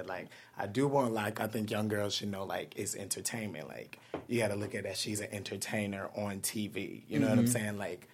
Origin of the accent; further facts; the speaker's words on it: Detroit, Michigan, United States; Yes, of course. I'm from Detroit.